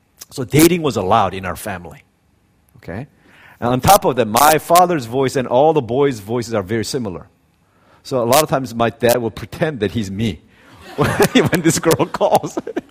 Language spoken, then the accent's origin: English; South Korea; I grew up in Korea when the country was so conservative.